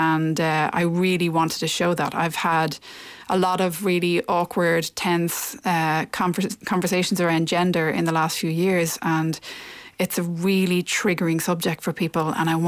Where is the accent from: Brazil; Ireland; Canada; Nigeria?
Ireland; now in New York, United States; I think that this play is a result of me being in New York for 10 years and also being an Irish person.